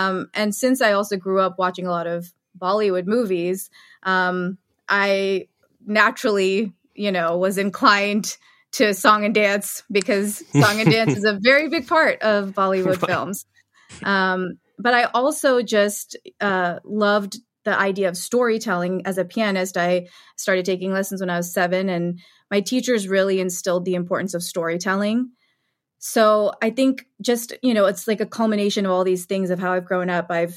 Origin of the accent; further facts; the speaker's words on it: Maryland, United States; I was born in Maryland in a very small town.